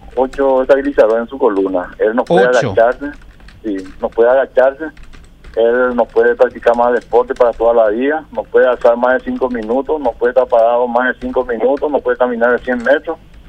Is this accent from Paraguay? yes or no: yes; Ciudad del Este, Alto Paraná, Paraguay; yo soy parte de Ciudad del Este, pero me siento muy, muy solo acá.